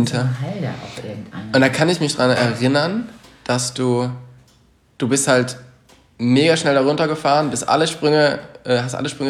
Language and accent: German; Gummersbach, North Rhine-Westphalia, Germany; ich komme ja auch hier so ein bisschen aus der Ecke, also aufgewachsen bin ich ja in Gummersbach, also das ist ja jetzt nicht so weit von hier.